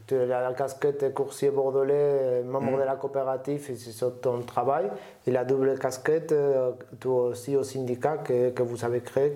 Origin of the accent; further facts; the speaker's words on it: Spain; French is a second language; je suis espagnol, tu le sais bien.